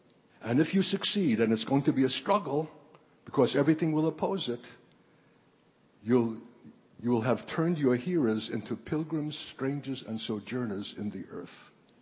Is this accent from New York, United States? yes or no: yes; New York, United States; now in Minnesota, United States; if you'll allow my impression as a New Yorker and living in Minnesota in the rustic far reaches and having traveled widely in the world